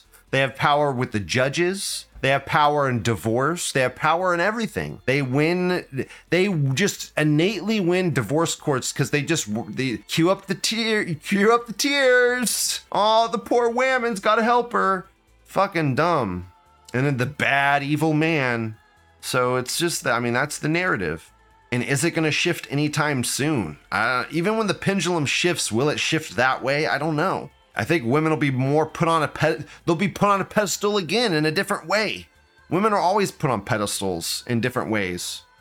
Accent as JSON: {"language": "English", "region": "the South", "country": "United States", "said": "No, we Americans don't do not. I'm Southerner. I'm fucking white trash shit. And even then, I watched wrestling as a kid."}